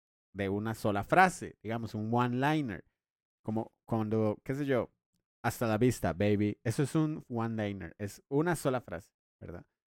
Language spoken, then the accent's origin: Spanish; Costa Rica; los ticos tenemos un acento, eso es definitivo.